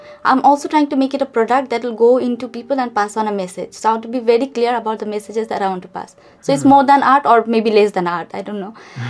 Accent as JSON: {"language": "English", "town": "Darjeeling", "region": "West Bengal", "country": "India", "tie": "born or raised there", "said": "because maybe I grew up in Darjeeling, so a lot of Tibetan culture, you know, monasteries and things happen there."}